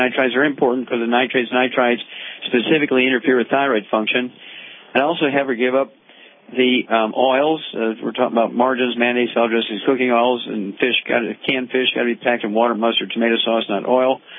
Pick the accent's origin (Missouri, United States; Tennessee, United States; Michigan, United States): Missouri, United States; Chuck, let's go to Missouri, my home state, and Phyllis.